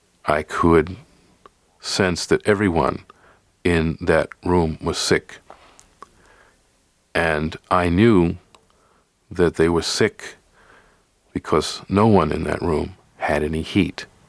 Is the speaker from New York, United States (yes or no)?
yes; New York City, New York, United States; I was born in the East New York section of Brooklyn, and I was raised in a public housing, mixed-income public housing, in that section of New York City.